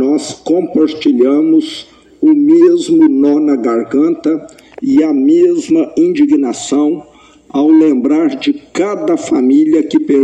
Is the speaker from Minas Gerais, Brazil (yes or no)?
yes; Minas Gerais, Brazil; Como mineiro, acredito que essa memória, ainda que carregada de tristeza, é também nossa maior motivação